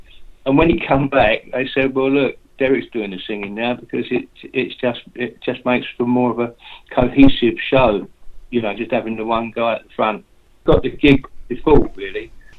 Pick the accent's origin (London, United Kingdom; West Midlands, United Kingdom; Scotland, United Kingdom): London, United Kingdom; Fulham; Not only because I come from London, you know, I was born in Fulham, so I'm a genuine Londoner.